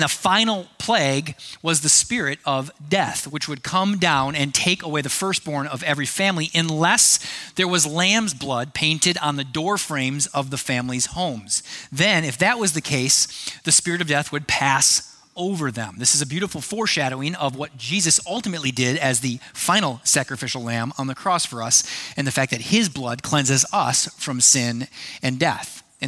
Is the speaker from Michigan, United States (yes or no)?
no; Wisconsin, United States; Wisconsin. Hey, I'm from Wisconsin.